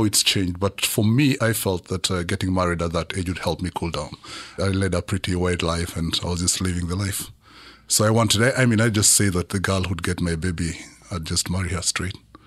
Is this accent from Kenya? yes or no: yes; Kenya; born there; Yeah, I was born in Kenya 48 years ago.